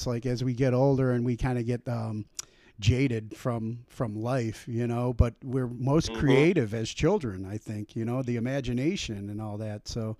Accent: North Homestead, Ohio, United States; I grew up in Cleveland my whole life. Well, in a suburb of Cleveland called North Homestead. So lived here my whole life and then, you know, traveled in the military and now I'm back here.

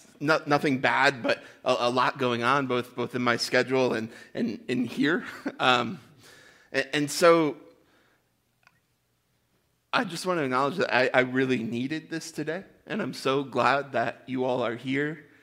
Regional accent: Michigan, United States; If you don't know me, I'm from Michigan. I moved here about a year ago

